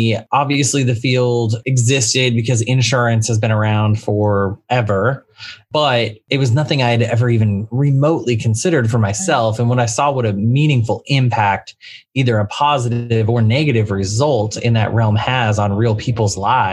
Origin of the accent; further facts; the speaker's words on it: Texas, United States; also born or lived in Boston; originally born and bred in Texas, but did go to music school in Boston.